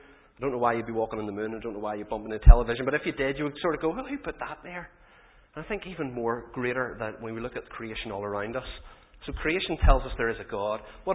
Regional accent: Carrickfergus, Northern Ireland, United Kingdom; I'm from Carrickfergus, so I've just come around the lock

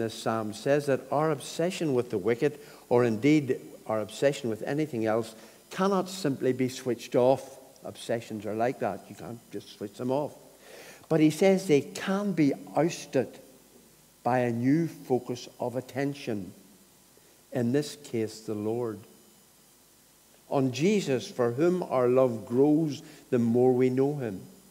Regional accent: Northern Ireland, United Kingdom; I was brought up in the North Coast, and there's a bit of that still in me, a lot of that still in me.

